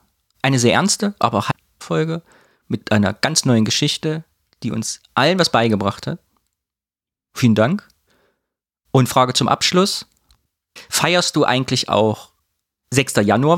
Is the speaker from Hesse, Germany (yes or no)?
no; Thuringia, Germany; Ich komme aus dem Küffer